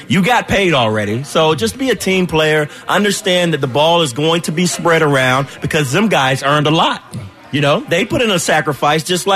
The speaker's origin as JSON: {"language": "English", "region": "Florida", "country": "United States", "said": "I'm from Florida."}